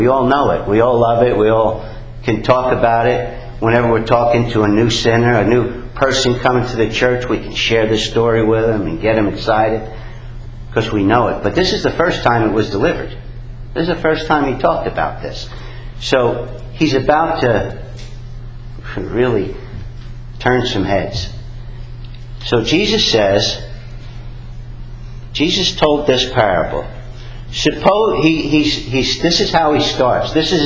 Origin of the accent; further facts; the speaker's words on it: New York, United States; Me and my brother, I grew up in New York, and I'm a Red Sox fan.